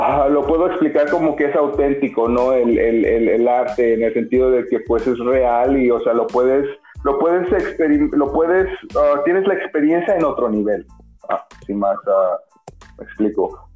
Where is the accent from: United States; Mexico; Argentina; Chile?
United States; Chicago, Illinois; Pues para los que nos escuchan, nosotros somos de Chicago y hacemos música.